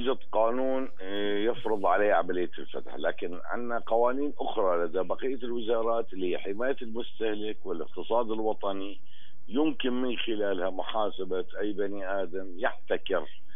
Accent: Bethlehem, West Bank, Palestine; يعني كذا محطة عندنا في بيت لحم عمرها ما سكرت

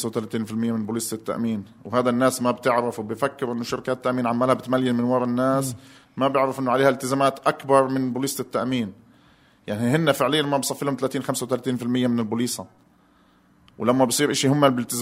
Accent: Palestine; وأصلاً الوضع عندنا في فلسطين زي العمى

